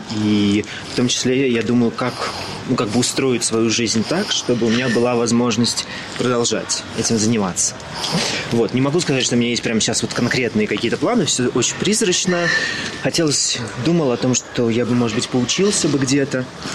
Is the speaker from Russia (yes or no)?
yes; Pskov, Pskov Oblast, Russia; Нет, я из Пскова.